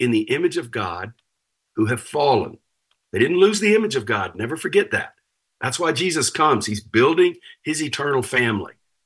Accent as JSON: {"language": "English", "region": "Texas", "country": "United States", "tie": "born or raised there", "said": "I grew up in Deep East Texas, conservative, very conservative, perhaps fundamentalist, Baptist home."}